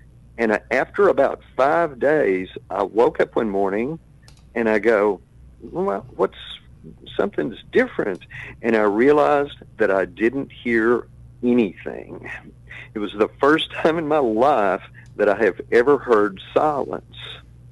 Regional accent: Burnet, Texas, United States; born there; I was born in Burnett. I lived in Sigaville.

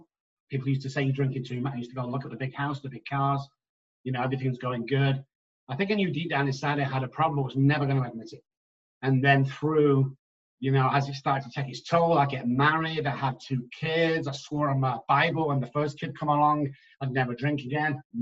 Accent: Manchester, North West England, United Kingdom; moved away as an adult; also born or lived in Oxford; now in San Antonio, United States; So yeah, I live in San Antonio, Texas, but my birthday was back in 1961 in Manchester, England, to where I spent about 20 years before I went down to Oxford to get educated.

